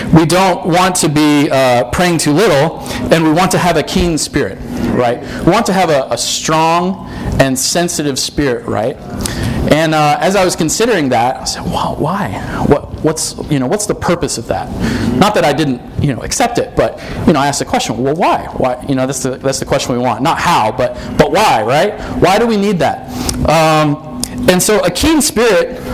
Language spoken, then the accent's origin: English; Fairborn, Ohio, United States; I'm from Fairborn, Ohio.